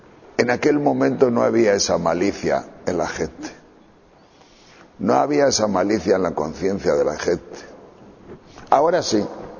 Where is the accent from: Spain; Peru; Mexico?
Spain; Tejerina, Castile and León; en pueblos de 3.000 o 4.000 habitantes, en Sahagún, no había instituto, y mucho menos en mi pueblo, en Tejerina.